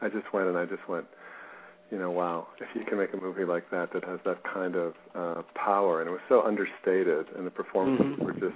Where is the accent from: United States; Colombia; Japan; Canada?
United States; Chicago, Illinois; I grew up in Chicago, so I was a White Sox fan.